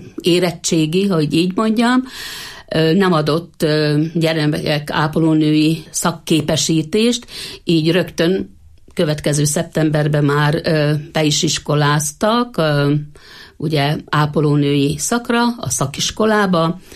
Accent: Istenmezeje, Heves, Hungary; Hát 1956-ban születtem, Istenmezején, az egy szederkényi pusztá tartozik hozzá, egy nagyon pici kis 200 fős lelket számláló kis település. A szüleim végül is a egyetlen szatócsboltot, mindenesboltot üzemeltettek ott a faluba.

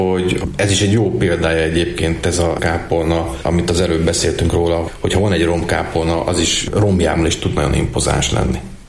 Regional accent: Kecskéd, Komárom-Esztergom, Hungary; Komárom-Esztergom megyében akkor hát itt mindenképpen a szülőfalunknak a kápolnáját mondanám

